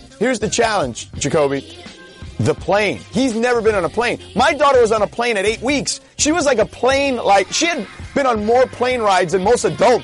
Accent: Miami, Florida, United States; because Miami in August is, as much as I love my hometown, it's the worst time to be there

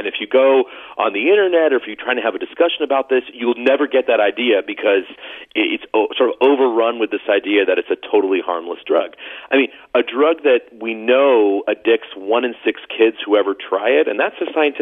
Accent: Anaheim, California, United States; born or raised there

